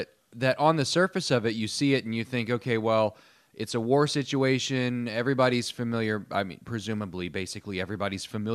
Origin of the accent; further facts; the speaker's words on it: Indiana, United States; Well, as I've mentioned before, I'm from the Midwest, I'm from Indiana, so I was in the same time zone